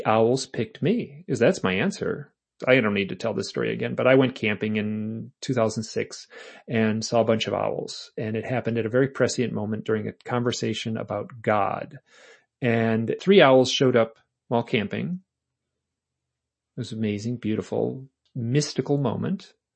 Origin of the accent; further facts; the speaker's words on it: Michigan, United States; And I'm polite, you know, I'm from Michigan. So I undertell stories.